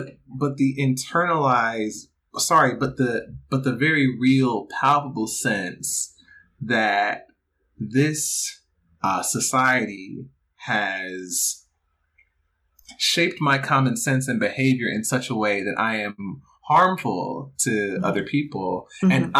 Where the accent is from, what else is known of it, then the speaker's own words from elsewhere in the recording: Stone Mountain, Georgia, United States; And then for me growing up in Stone Mountain and being surrounded by the ghosts of the Confederacy and also, you know, the monuments of the civil rights movement